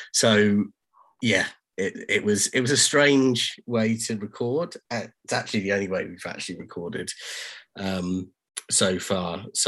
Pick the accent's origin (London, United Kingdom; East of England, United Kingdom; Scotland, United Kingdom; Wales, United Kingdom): Wales, United Kingdom; Cardiff; now in Newcastle, United Kingdom; I'm not originally from Newcastle, so I moved up from Cardiff in Wales, and was just sort of kind of feeling out the local scene.